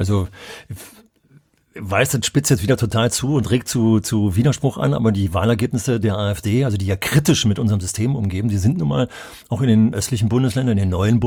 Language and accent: German; West Germany, Germany; hätte ich als Wessi auch drüber geschmunzelt haben